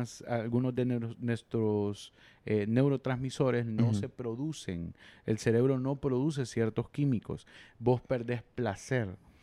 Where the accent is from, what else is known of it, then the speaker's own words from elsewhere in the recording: Honduras; Y aquí como somos los hondureños, de que estamos tan expuestos, ¿verdad?